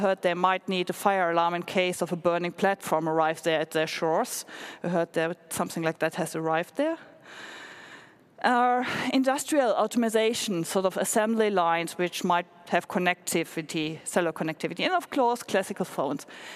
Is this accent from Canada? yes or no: no; Finland; I'm from Finland. Well, I live nowadays in Finland